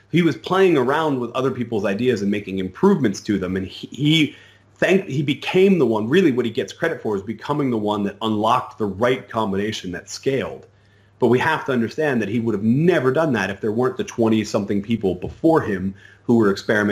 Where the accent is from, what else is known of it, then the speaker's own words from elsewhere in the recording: United States; I'm an American, so we have this tendency in all of our media